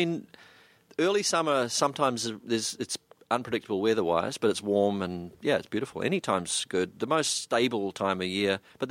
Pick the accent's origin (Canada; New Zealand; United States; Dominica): New Zealand; accent: New Zealand; suddenly it was being a New Zealander and standing in the middle of a group of people and really not saying hardly anything, just going, yeah, was suddenly quite credible.